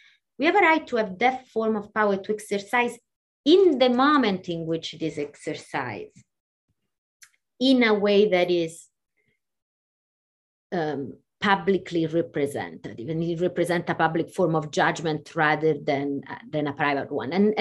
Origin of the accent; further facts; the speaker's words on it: Italy; I grew up in Italy. I always, you know, went to public school.